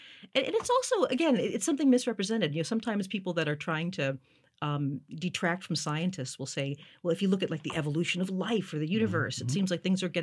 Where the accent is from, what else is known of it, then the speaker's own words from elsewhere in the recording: Wisconsin, United States; Yes, I grew up near Milwaukee.